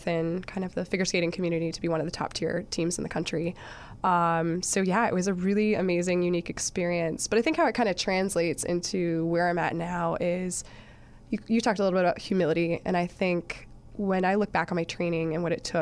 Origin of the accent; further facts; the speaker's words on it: Boston, Massachusetts, United States; I mentioned kind of briefly, I was from the Boston area, actually.